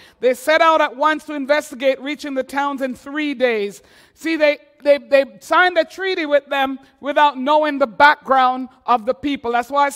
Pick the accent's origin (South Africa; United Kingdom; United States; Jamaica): Jamaica; Well, I landed in my home country of Jamaica